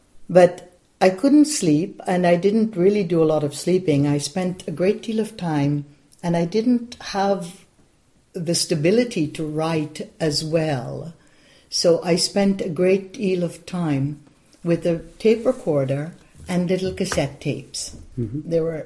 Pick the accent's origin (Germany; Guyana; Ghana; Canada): Guyana; now in United States; The first thing I did when I came to America from Guyana in 1969, February, It was the huge snowfall, and it was the first time I saw snow.